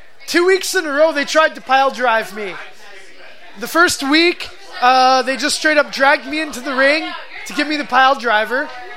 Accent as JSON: {"language": "English", "town": "Longueuil", "region": "Quebec", "country": "Canada", "tie": "born or raised there", "said": "I'm starting to promote shows in my hometown of Longueuil"}